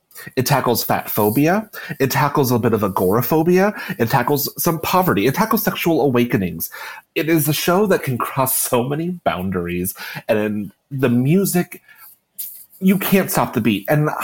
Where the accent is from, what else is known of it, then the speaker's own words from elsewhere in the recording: Iowa, United States; I'm from Iowa, but Iowa.